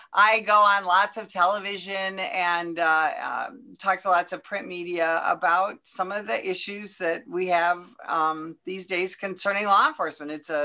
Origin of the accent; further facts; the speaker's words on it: Illinois, United States; So I'll tell you, I grew up in Northern Illinois